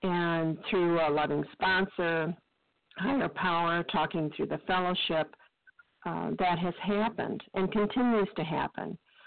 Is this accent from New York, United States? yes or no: no; Illinois, United States; I'm from North Central Illinois and a compulsive overeater, and so glad to be here this morning.